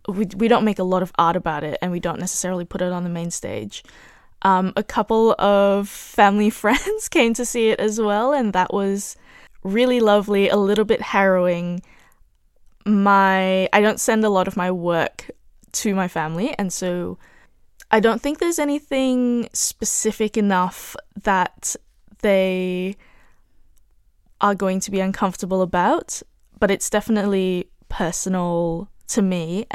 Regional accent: Malaysia; how incapable I felt of incurring into the day-to-day politics of being a Malaysian living in Malaysia.

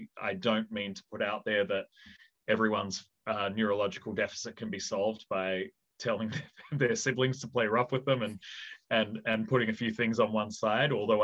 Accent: Western Australia, Australia; now in United States; Even just growing up in Western Australia and growing up in the health ecosystem in Western Australia

